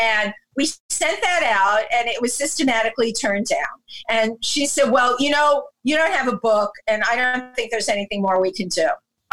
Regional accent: New York City, New York, United States; We didn't open up the book with me being a kid growing up in the Bronx.

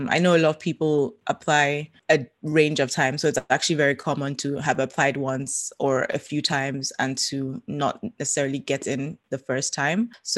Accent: Nigeria; I'm 29 now. And for most of my life, I've lived in Nigeria. So I was born and raised

